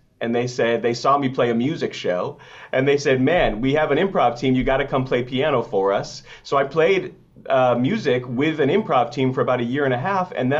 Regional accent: Syracuse, New York, United States; I love my hometown. I'm so grateful. Syracuse. So I grew up in a suburb of the city of Syracuse, and that I was in bands since I was 14.

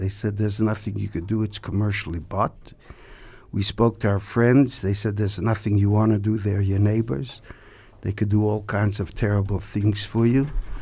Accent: Montreal, Quebec, Canada; born there; also born or lived in New York, United States; I was born in Montreal, so I am a Canadian. I learned in New York. I lived in New York for 10 years. That's probably where my accent is more from.

